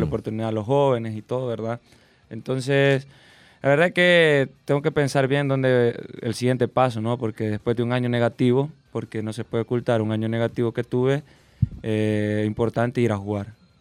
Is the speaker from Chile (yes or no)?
no; San Salvador, El Salvador; born there; yo nací aquí, pues yo soy salvadoreño. Yo jugaba allá en San Jacinto, en tierra, pues en canchas de tierra.